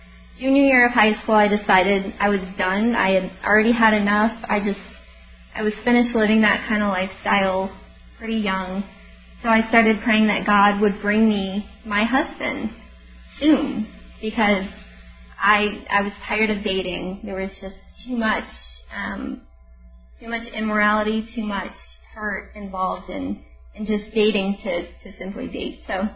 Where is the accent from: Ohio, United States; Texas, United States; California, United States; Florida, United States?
Florida, United States; Sarasota; also born or lived in Riverview; I'm from Riverview, Florida, which is in the Tampa Bay area. I was actually raised in Sarasota, Florida, born and raised my entire life.